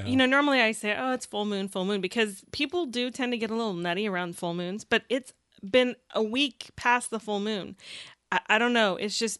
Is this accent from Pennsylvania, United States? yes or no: no; Kansas, United States; I grew up in Kansas, and I remember they can change direction real fast.